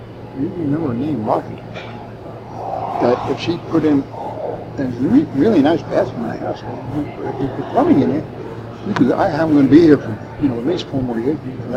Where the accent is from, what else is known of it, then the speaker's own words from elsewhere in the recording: New York, United States; So I'm being from New York, we were in heaven.